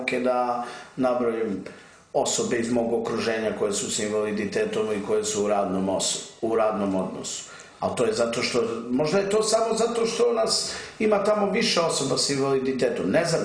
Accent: Belgrade, Serbia; barem kod nas u Srbiji, u Beogradu.

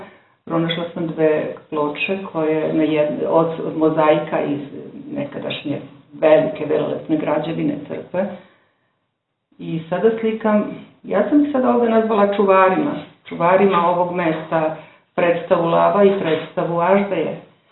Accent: Užice, Zlatibor District, Serbia; dolazim iz Užica

